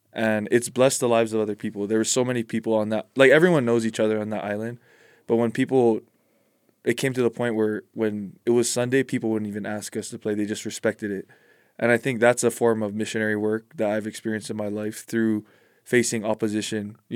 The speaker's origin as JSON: {"language": "English", "region": "Hawaii", "country": "United States", "tie": "born or raised there", "said": "When I was growing up in Hawaii, I was on Maui, but there wasn't a lot of members on the island."}